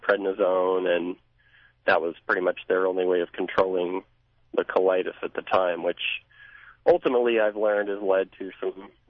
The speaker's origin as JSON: {"language": "English", "region": "Nebraska", "country": "United States", "tie": "born or raised there", "also_born_or_lived": "New York", "said": "Okay, well, I grew up in Nebraska, and I've moved around a bit"}